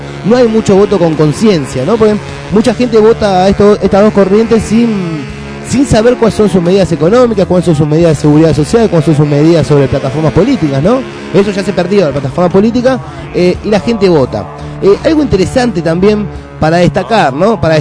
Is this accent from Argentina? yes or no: yes; Argentina; A los 40 y pico millones de argentinos que somos